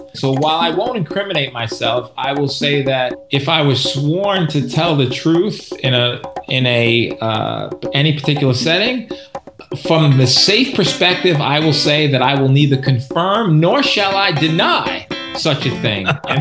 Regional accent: Bronx, New York, United States; I grew up in the boogie down Bronx where the people are fresh.

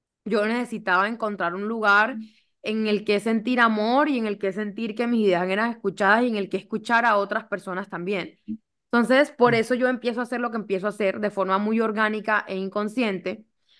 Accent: Lorica, Córdoba, Colombia; also born or lived in Montería; yo nací en Montería, con mis papás vivíamos en Lorica, que es un pueblo a 1 hora de Montería.

